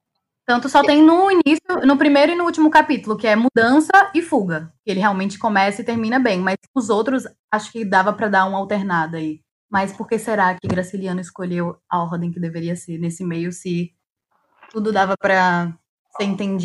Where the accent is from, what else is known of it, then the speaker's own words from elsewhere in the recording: Northeast Region, Brazil; Como nordestina, tudo bem não saber isso, porque, né, nossa cultura é muito vasta.